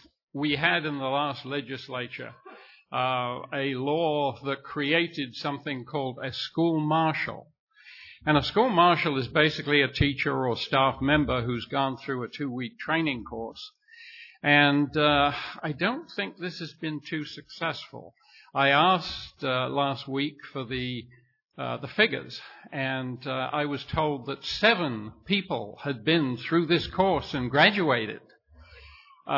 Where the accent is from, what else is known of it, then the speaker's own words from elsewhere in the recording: San Antonio, Texas, United States; I live about a block and a half from an elementary school in San Antonio, where, like John, I'm also from San Antonio.